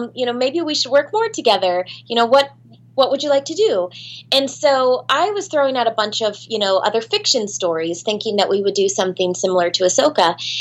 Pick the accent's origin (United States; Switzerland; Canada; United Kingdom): United States; Orlando, Florida; But, okay, so growing up in Orlando, Florida, I have, you know, of course I fell in love with the Disney princesses